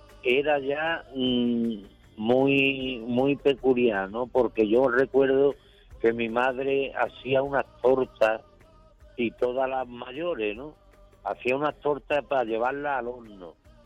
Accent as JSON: {"language": "Spanish", "town": "Lebrija", "region": "Andalusia", "country": "Spain", "said": "desde aquí, de mi pueblo de Lebrija, un pueblo encantador, flamenco y gitano"}